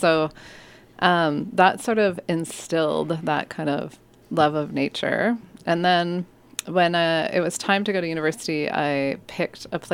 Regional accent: Toronto, Ontario, Canada; also born or lived in Arizona, United States; And my older sister was born in Montreal, and I was born in Arizona, and then my brother was born in Toronto, and I grew up in Toronto mostly.

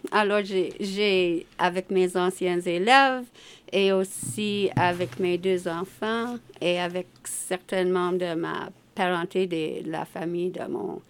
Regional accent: Regina, Saskatchewan, Canada; born there; Je suis née à Regina, en Saskatchewan.

